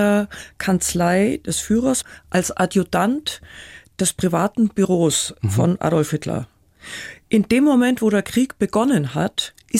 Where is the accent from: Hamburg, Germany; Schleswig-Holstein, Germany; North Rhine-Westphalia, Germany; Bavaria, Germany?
Bavaria, Germany; Munich; born there; In München, aber nur, weil das Krankenhaus hier war.